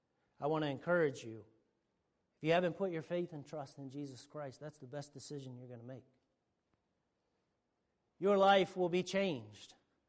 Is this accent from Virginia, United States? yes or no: yes; Virginia, United States; I'm from Northern Virginia, so I get very frustrated when people pull out in front of me.